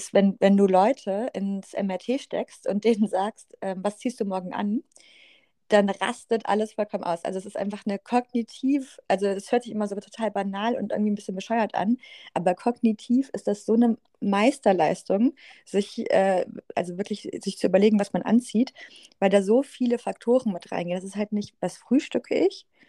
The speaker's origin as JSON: {"language": "German", "region": "North Rhine-Westphalia", "country": "Germany", "said": "also ich komme aus dem Rheinland, die war halt in Hamburg auch schon länger"}